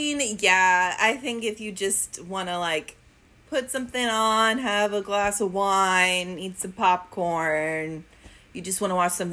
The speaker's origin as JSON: {"language": "English", "country": "Canada", "said": "I'm Canadian, even though they don't want us."}